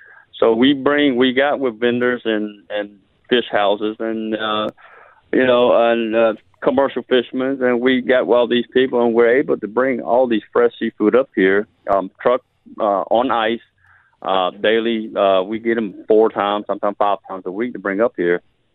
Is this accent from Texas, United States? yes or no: no; Biloxi, Mississippi, United States; We're from the Gulf. We're from Biloxi, Mississippi.